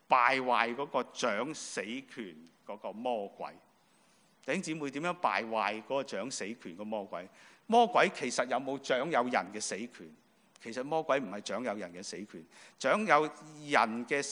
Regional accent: China; 我中国人说，广东人说什么？搵食嘛

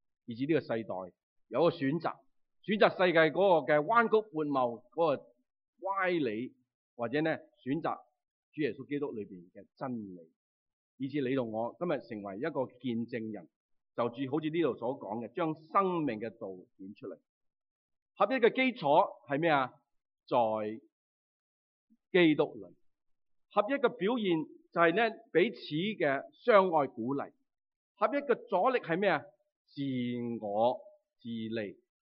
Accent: China; 我们中国人的五伦啊，社会对性的观念啊

